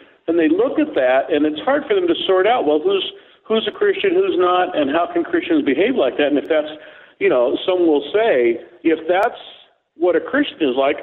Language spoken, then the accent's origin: English; San Diego, California, United States; though I am originally from San Diego, where you are.